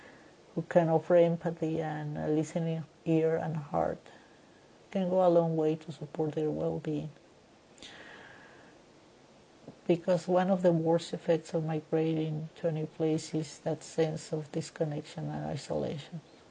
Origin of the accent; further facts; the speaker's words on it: Guatemala; also born or lived in Central America; I am originally from Guatemala, and I am familiar with the living circumstances that refugees leave behind in their home countries. As an immigrant myself, a Guatemalteca and an indigenous person